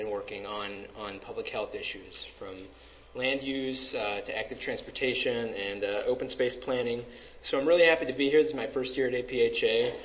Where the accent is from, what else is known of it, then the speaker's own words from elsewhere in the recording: Columbus, Ohio, United States; I'm kind of the odd man out on this panel. I'm not from Chicago. I'm from Columbus, Ohio, so OH.